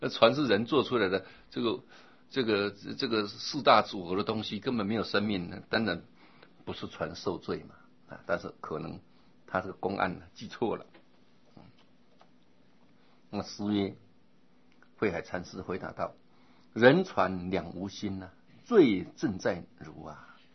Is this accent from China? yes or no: no; Taiwan; 那个蚬我们台湾话叫喇